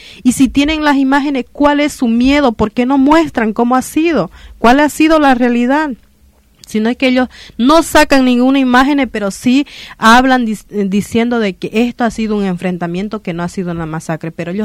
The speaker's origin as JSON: {"language": "Spanish", "region": "Pando", "country": "Bolivia", "said": "de Pando con los pueblos indígenas y campesinos del pueblo Tacana, de donde yo pertenezco. Yo soy del departamento de Pando."}